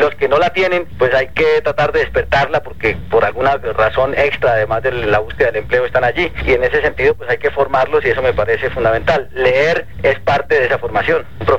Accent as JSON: {"language": "Spanish", "town": "Cali", "region": "Valle del Cauca", "country": "Colombia", "tie": "born there", "said": "Yo nací en Cali, Colombia"}